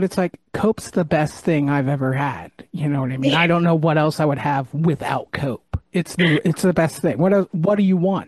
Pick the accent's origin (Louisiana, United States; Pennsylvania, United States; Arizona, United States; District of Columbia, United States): Pennsylvania, United States; I like the woods. I'm an Appalachian boy.